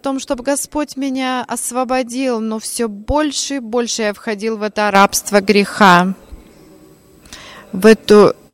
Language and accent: Russian; Bucharest, Romania; born there; Russian is a second language; Я родился в Бухаресте, в христианской семье.